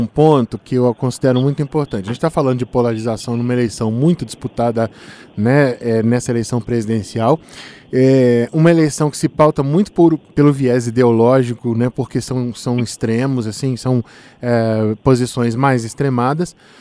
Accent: Minas Gerais, Brazil; eu sou mineiro, também fico muito feliz com gente bacana de Minas chegando aqui

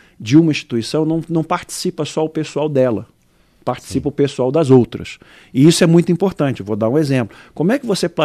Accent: Rio de Janeiro, Brazil; now in Brasília, Brazil; Eu também sou carioca, né? Eu estou aqui em Brasília já há 30 anos, mas eu tenho a naturalidade, né?

